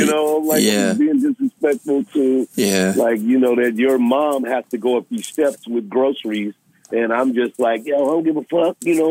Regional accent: St. Louis, Missouri, United States; because I came in from St. Louis and I was a little corporate.

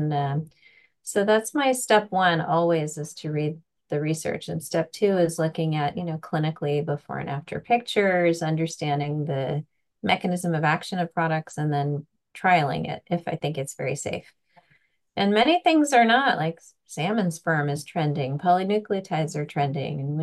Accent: Los Angeles, California, United States; I'm from Los Angeles, California, and I trained here at UCLA.

